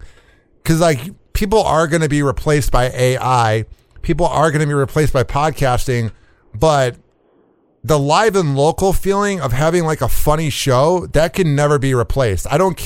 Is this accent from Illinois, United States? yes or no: yes; Chicago, Illinois, United States; I've been in Florida for the last 9 years. I'm originally from Chicago, for people that are hearing this for the first time.